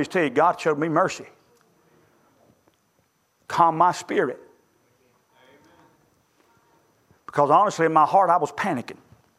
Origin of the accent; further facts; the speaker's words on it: Lander, South Carolina, United States; I said, I'm a pastor from Lander, South Carolina.